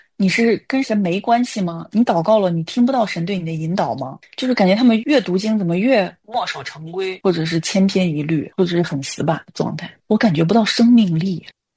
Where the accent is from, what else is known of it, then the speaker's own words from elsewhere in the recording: Shaanxi, China; accent: Shaanxi; 我们陕西话是毛皮邯郸丝